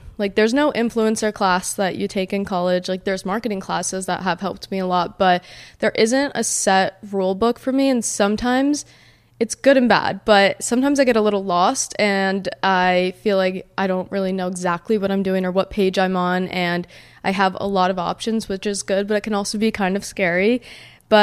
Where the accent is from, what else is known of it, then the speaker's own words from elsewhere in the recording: New Jersey, United States; now in Miami, United States; growing up in New Jersey and getting to experience New York City and Manhattan was so cool, but, you know, New Jersey from New York was extremely different, and then New Jersey to Miami was a huge culture shock for me.